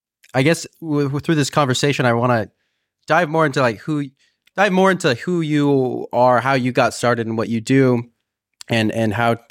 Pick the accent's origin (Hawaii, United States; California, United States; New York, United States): California, United States; I was from California, and I needed a change in my life.